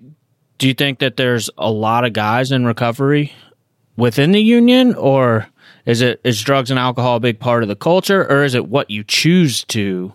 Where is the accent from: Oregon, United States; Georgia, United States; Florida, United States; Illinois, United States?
Florida, United States; I'm from South Florida. We never had unions down here.